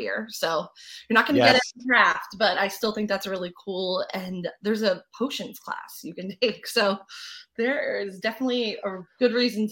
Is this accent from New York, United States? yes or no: no; New Jersey, United States; I'm originally from New Jersey, so I am a fan of the city in general